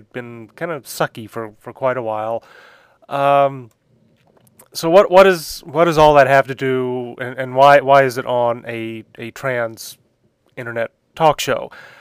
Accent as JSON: {"language": "English", "town": "Houston", "region": "Texas", "country": "United States", "tie": "born or raised there", "said": "I grew up in Houston, not all that far from the Astrodome."}